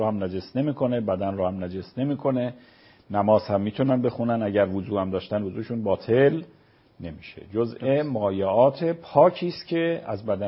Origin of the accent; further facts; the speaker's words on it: Tehran, Tehran Province, Iran; من چون خودم تهران هم وطنم بوده